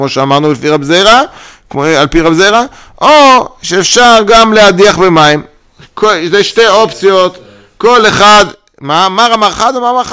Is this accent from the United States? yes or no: no; Netherlands; אני הולנדי, אני מהבית הולנדי.